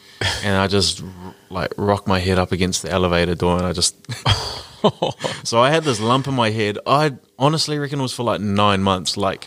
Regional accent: Wainui, New Zealand; like growing up in Wainui, it was the greatest community to be around

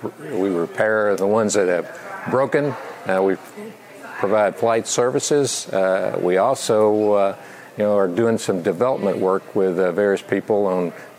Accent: Tennessee, United States; I'm from Crockett County, Tennessee.

